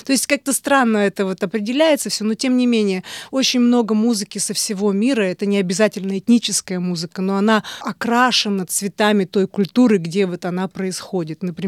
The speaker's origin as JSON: {"language": "Russian", "region": "Tatarstan", "country": "Russia", "said": "У меня сильные связи с Татарстаном, с родиной, и я туда часто езжу и с концертами, и просто так."}